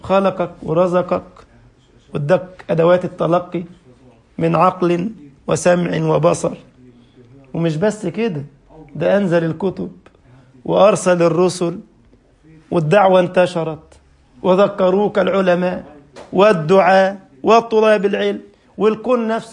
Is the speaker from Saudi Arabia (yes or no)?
no; Egypt; كان يعجبني مدير مدرسة عندنا في مصر، فكان كل شهر بيعمل اجتماع بالمدرسين